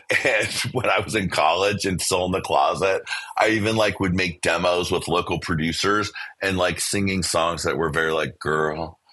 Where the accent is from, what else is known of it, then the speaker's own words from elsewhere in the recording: Thailand; also born or lived in Egypt; We lived overseas. I grew up in Thailand and Egypt.